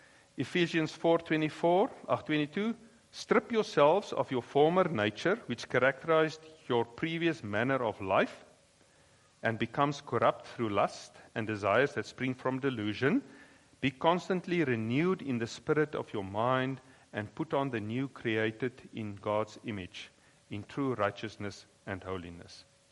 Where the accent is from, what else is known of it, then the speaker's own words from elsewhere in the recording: South Africa; way back when I was in South Africa, we grew up in Dutch Reformed Church.